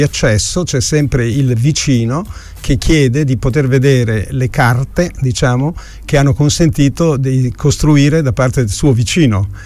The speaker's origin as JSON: {"language": "Italian", "town": "Tolmezzo", "region": "Friuli-Venezia Giulia", "country": "Italy", "said": "perché sono di Tolmezzo, amo la carnia, ci torno"}